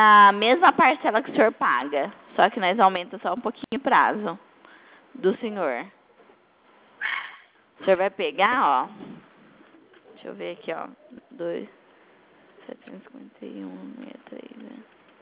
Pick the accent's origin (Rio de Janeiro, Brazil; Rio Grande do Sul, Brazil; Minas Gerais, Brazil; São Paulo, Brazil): São Paulo, Brazil; Bebedouro; Não, nós somos aqui de Bebedouro. Pertinho de Barretos.